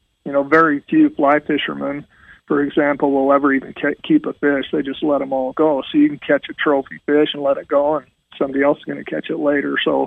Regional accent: Utah, United States; You know, when we grew up in Utah, I think there was like 750,000 people is all that lived there.

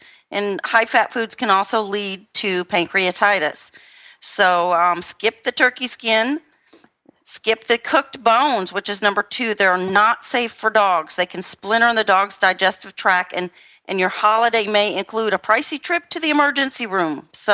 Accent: Fort Worth, Texas, United States; I am your host from Fort Worth, Texas.

